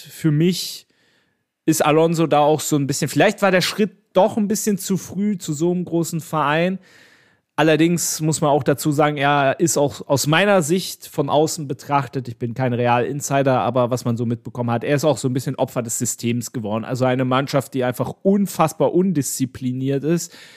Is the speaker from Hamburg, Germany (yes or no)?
no; Berlin, Germany; als Berliner